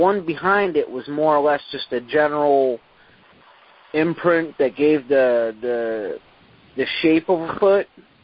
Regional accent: Pennsylvania, United States; Okay, I'm from Southern PA. I'm literally about a 45-minute drive from Mountaineer Racetrack in West Virginia.

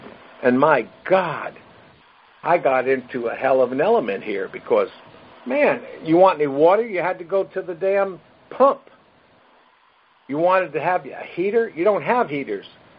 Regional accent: Brooklyn, New York, United States; I'm a guy from Brooklyn, New York, ladies and gentlemen. The only green and grass and trees I ever knew was in a park when I was playing baseball in Little League.

